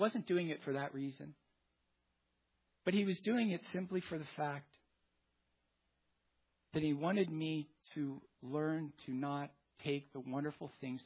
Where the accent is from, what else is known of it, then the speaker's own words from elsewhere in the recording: California, United States; our experiences as young boys growing up in Orange County in the 80s.